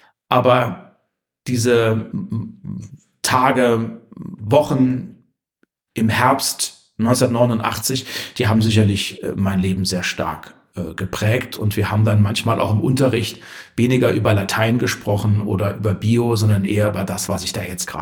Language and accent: German; Heringen, Hesse, Germany; Kleinensee gehörte zu meiner Heimatstadt Heringen.